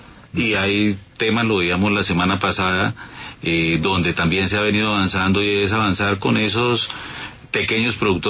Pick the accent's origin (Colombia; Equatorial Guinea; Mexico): Colombia; somos nosotros los colombianos que vivimos en Bogotá